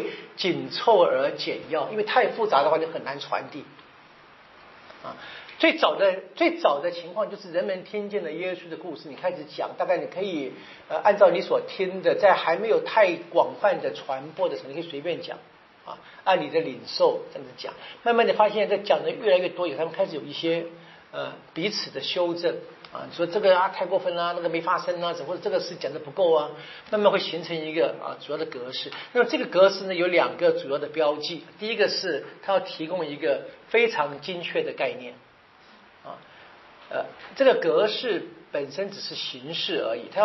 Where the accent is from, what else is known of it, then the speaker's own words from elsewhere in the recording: Taiwan; 比我们台湾人长很多